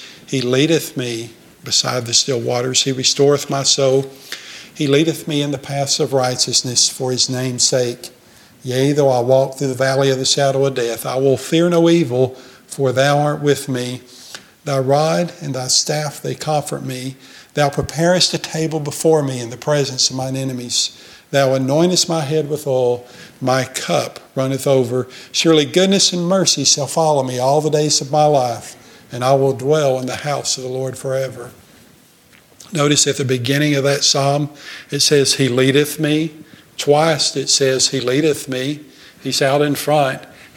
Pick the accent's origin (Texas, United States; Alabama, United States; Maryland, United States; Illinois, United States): Alabama, United States; but I'm from Alabama, so I guess that makes it appropriate.